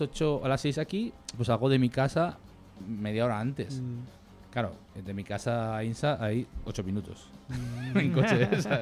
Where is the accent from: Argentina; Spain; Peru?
Spain; Barbastro, Aragon; cuando yo vivía en Barbastro, en mi pueblo, si esto era tan así.